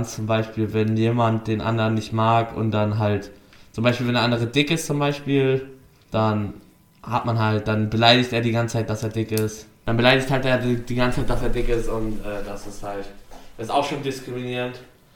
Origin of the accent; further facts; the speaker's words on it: Germany; Von ein paar Türken, die mich als Deutscher beleidigt haben